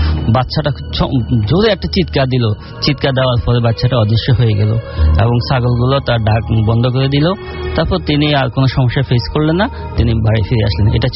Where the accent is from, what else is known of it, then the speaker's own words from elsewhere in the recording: Daganbhuiyan, Chittagong Division, Bangladesh; now in Dhaka, Bangladesh; আমার বাড়ি ফেনী জেলার দাগনভূঞা থানা গোবিন্দপুর গ্রামে। আমি এসেছি মূলত ঢাকা নয়াপল্টন থেকে।